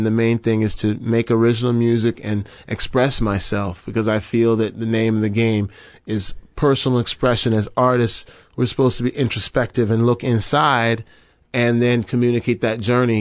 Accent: Colorado, United States; This was in Colorado. I'm from Colorado.

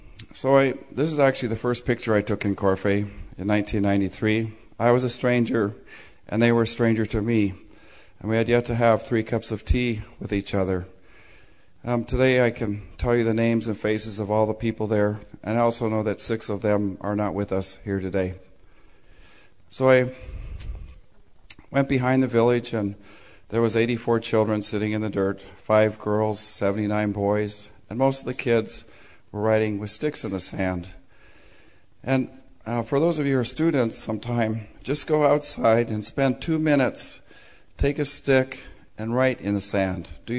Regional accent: Midwest, United States; And I'm from the Midwest, so the best translation I can think of the word chizale is "what the heck."

